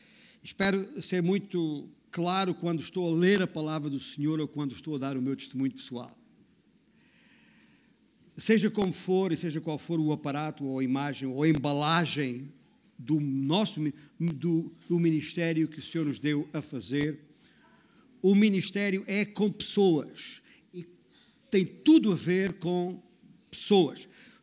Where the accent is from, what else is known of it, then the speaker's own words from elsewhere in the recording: Portugal; Claro que eu como português encaixei